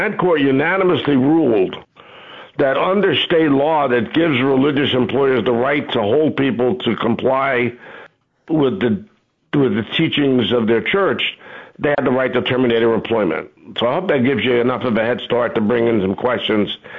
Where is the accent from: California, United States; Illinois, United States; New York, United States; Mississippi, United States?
New York, United States; accent: New York; They've lost most of my New York accent, though.